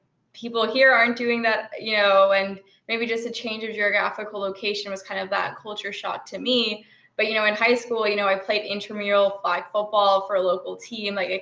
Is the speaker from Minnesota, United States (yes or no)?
no; Brooklyn, New York, United States; So I grew up in Brooklyn as the parents of two immigrants from India.